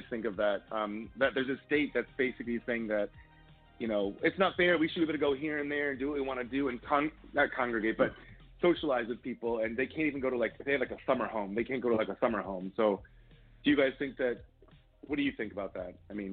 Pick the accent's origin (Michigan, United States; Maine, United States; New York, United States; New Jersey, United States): Michigan, United States; I'm not from Lansing, but I'm from Michigan